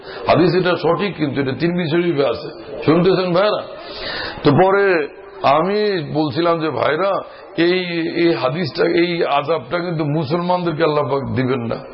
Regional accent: Bhola, Barisal Division, Bangladesh; আমার বাড়ি ভোলা

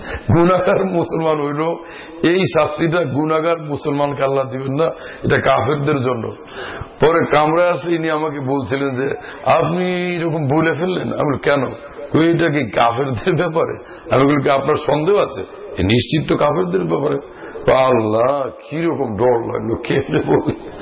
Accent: Bhola, Barisal Division, Bangladesh; আমার বাড়ি ভোলা

